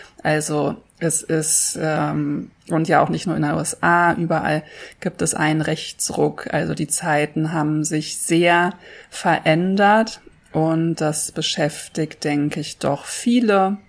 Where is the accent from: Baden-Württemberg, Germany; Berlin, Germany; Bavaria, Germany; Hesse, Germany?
Berlin, Germany; in meiner Heimatstadt Berlin